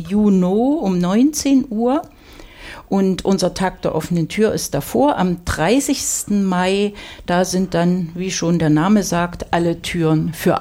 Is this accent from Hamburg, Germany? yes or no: no; Reichenbach, Saxony, Germany; Ich stamme aus dem Vogtland.